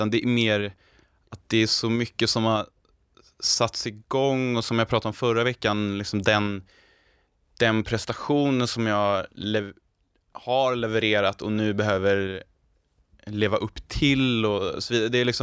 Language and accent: Swedish; Sweden; moved away; mina befintliga vänner hemma i Sverige